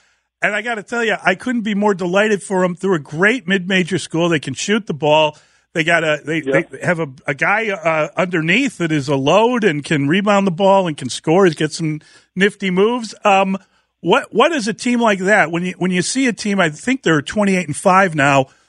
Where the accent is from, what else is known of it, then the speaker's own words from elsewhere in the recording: Chicago, Illinois, United States; I mean, we're from Chicago. Okay. That's my differentiation. Okay. No offense to anyone, but I don't think of myself as Midwestern.